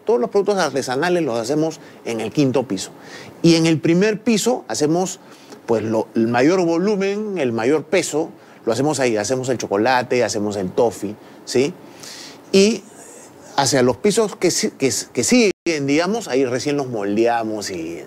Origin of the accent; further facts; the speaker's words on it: Lima, Peru; Mi familia de Arequipa, ¿sí? Pero yo he vivido pues, toda mi niñez en Lima